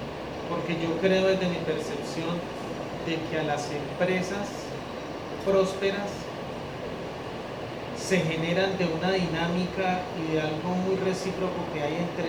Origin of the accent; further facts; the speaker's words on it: Fusagasugá, Cundinamarca, Colombia; now in Girardot, Colombia; yo no soy de Girardot, yo soy de Fusagasugá